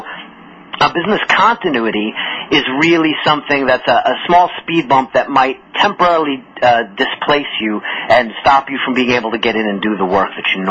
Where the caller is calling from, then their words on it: Boston, Massachusetts, United States; If you're in, like, for example, I said I was dialing in from Boston today, it might be snowstorms that prevent you from getting in the office.